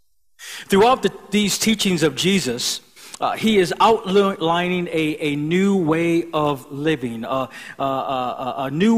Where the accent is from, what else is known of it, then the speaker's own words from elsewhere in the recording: Buffalo, New York, United States; I grew up in Buffalo, New York.